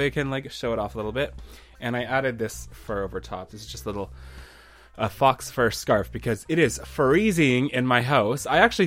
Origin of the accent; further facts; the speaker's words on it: Canada; And, you know, even though we're Canadian, we live just a couple hours outside of Seattle.